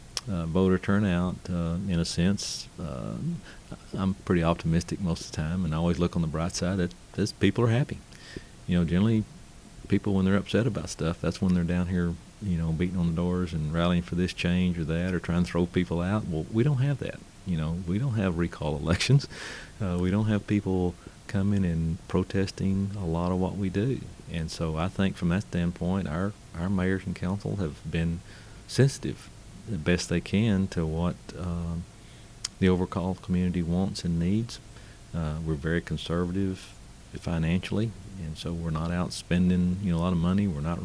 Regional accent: Waco, Texas, United States; I grew up in Waco, and I love the town.

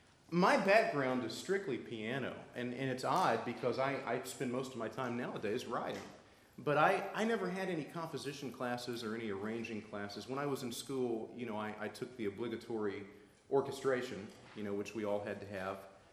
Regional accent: Atlanta, Georgia, United States; And I'm from Atlanta, and that's not how we do it in Atlanta. But we're kind of learning to fit into small town life out there, and we absolutely love it.

